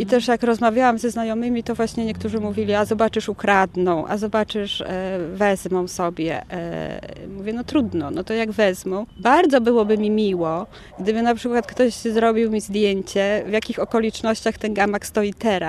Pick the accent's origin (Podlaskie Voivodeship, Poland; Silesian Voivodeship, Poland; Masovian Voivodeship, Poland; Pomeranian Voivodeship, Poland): Pomeranian Voivodeship, Poland; Gdynia; Moja Gdynia. Ja w ogóle się wychowałam w dzielnicy Cisowa, więc to było moje dzieciństwo całe i miałam tam dziadków, którzy mieszkali w domku z ogrodem.